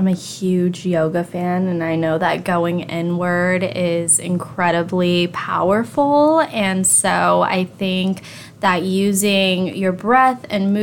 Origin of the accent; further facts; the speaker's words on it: Long Beach, California, United States; I was raised here in Long Beach. My father is Vietnamese. He immigrated to the United States shortly after the war ended, and my mom is from Long Beach. We have deep roots here in Long Beach. So I grew up here in Long Beach.